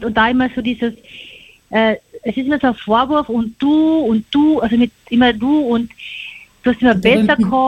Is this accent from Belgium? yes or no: no; Vienna, Austria; Ich komme aus Wien.